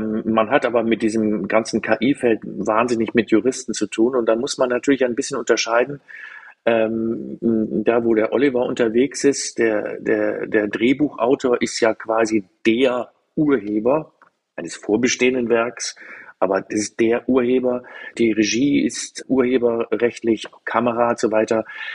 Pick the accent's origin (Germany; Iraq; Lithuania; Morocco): Germany; Also, wir sind ja auch Deutsche, wir haben ja erst immer die Angst vorweg, was kann da alles uns passieren?